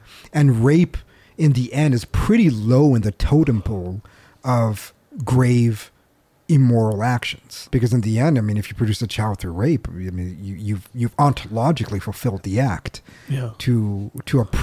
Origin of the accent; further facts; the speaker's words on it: Peru; I'm from Peru. I'm a quarter black.